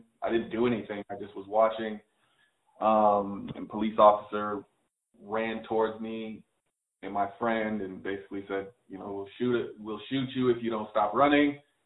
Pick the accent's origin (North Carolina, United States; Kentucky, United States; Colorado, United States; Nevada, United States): Nevada, United States; Las Vegas; also born or lived in Chicago; All right. So I was born in Chicago, raised in Las Vegas. As a black kid, you know, I dealt with race issues, not every day, but more than half the year, I'd say.